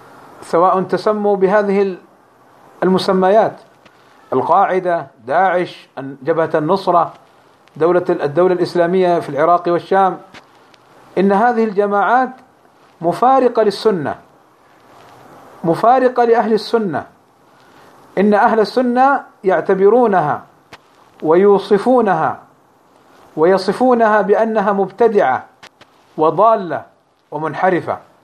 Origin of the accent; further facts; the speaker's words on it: Saudi Arabia; عندنا في المملكة العربية السعودية